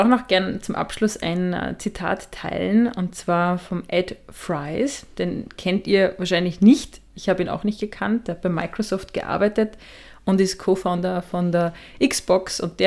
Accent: Austria; Natürlich für mich als Österreicherin schon ein bisschen schräg

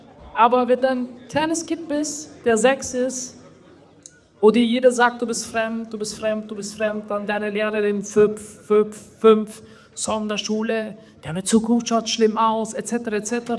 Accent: Vienna, Austria; ich bin in Wien aufgewachsen.

